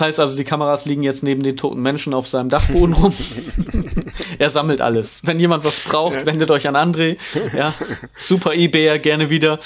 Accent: Emden, Lower Saxony, Germany; Also ich komme aus Emden. Und da sieht es genauso aus.

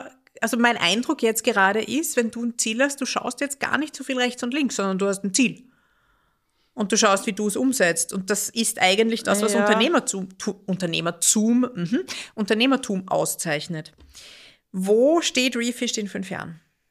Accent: Vienna, Austria; ich bin ja echte Wienerin

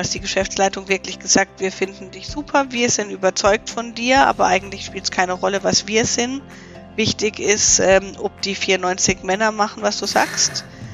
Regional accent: Lörrach, Baden-Württemberg, Germany; Ich bin aufgewachsen, auch in Lörrach, geboren in Lörrach, aufgewachsen in Lörrach. Meine Schule in Lörrach gemacht, die Ausbildung in Lörrach gemacht. Also ich bin immer am gleichen Ort geblieben tatsächlich.

